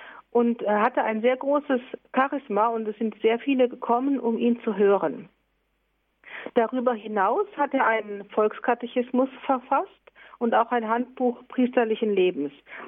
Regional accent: Germany; now in Albania; Ja, genau. Ich bin Deutscher und auch in Deutschland in den Orden eingetreten.

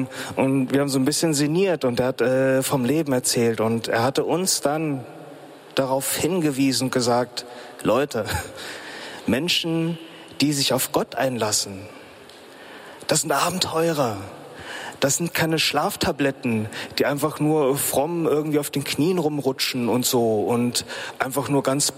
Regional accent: Bad Hersfeld, Hesse, Germany; mein Heimatpfarrer aus Bad Hersfeld, da wo ich herkomme, eine Kleinstadt, in der ich aufgewachsen bin.

